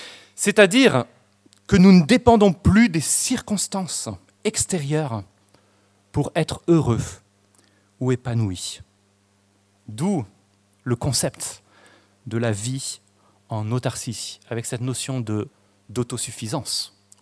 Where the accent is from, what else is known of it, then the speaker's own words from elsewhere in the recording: France; on n'est pas aidé par le fait qu'on est français